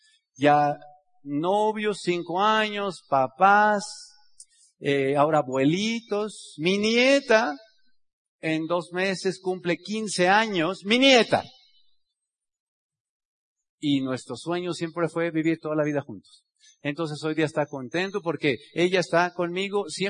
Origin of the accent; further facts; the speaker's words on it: Mexico; Y obviamente como mexicano, pues estar en mi tierra y ante mi gente, pues me llena el pecho de orgullo